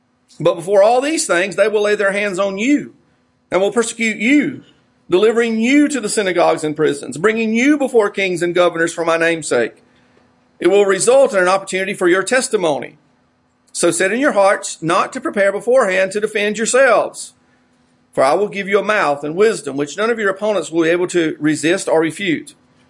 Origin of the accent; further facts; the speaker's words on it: Whitmire, South Carolina, United States; We came from Whitmire. It was about 3 hours, 3.5 hours, and we would drive to Myrtle Beach